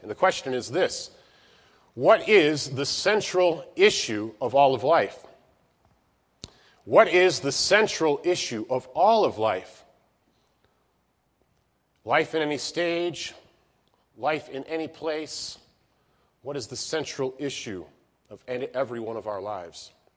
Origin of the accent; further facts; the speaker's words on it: Illinois, United States; I'm originally from Illinois. Came here to ABC in 1994 and then graduated in 98